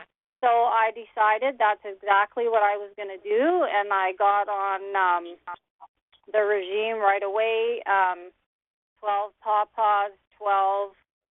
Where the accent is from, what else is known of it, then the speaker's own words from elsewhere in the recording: Abbotsford, British Columbia, Canada; from Abbotsford.